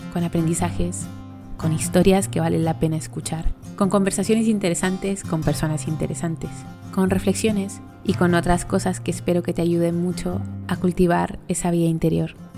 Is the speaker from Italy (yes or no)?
no; Chile; moved away as an adult; now in Madrid, Spain; soy chilena y hace casi 2 años vivo aquí en España. ¿Por qué? Porque me casé con un español y decidimos vivir aquí, en España, en Madrid.